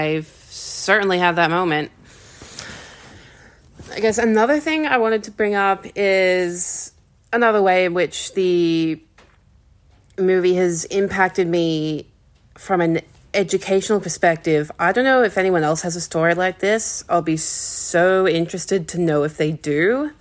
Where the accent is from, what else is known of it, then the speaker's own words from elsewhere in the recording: New South Wales, Australia; I'm from Western Sydney in Australia.